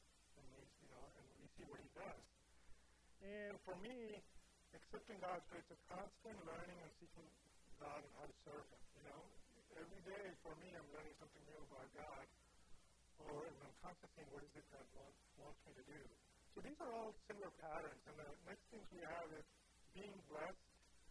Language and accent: English; India; I grew up in India, where it's less than 1% where it's evangelical Christian